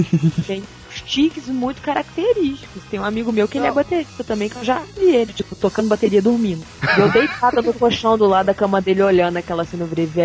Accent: Pará, Brazil; Lá na minha cidade, eu morava no interior do Pará

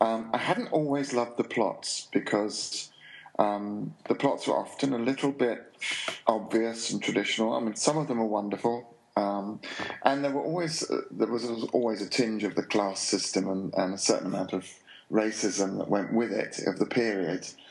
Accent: London, United Kingdom; I was born and raised in London, and I like the modernism that blurs into the old London.

